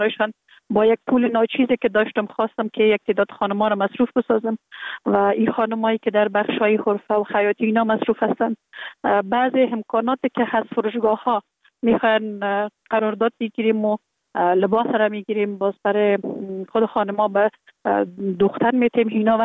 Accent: Kabul, Afghanistan; born there; در کابل زندگی میکنم. در کابل متولد شدیم در سال 1363 در یک خانه اواده روشن فکر، خانواده که از جمله خانواده های اهل معارف کشور بودن متولد شدیم

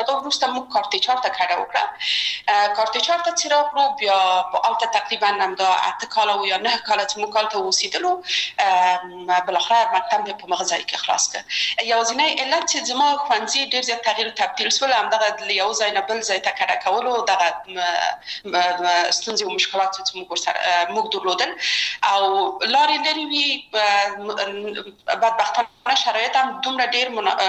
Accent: Kabul, Afghanistan; زه اصلا د میدان وردګ ولایت یم او په کابل کې بیا زیږیدلې یم. په کابل کې زیږیدلې یم، په کابل کې لویه شوم،

